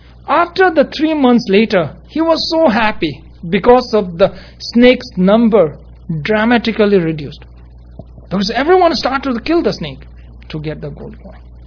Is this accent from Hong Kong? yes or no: no; Nepal; born there; English is a second language; I was born in Nepal